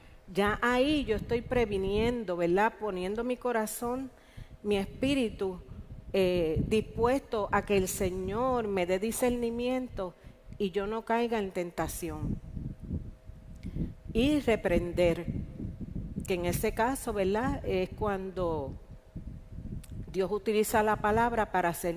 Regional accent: Ponce, Puerto Rico; yo soy natural de Ponce, y mientras vivía allá, mis dos hijos eran pequeños

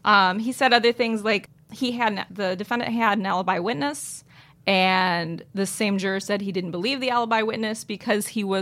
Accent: Lansing, Michigan, United States; I am from Lansing, Michigan. And I am a paralegal and a law nerd in general.

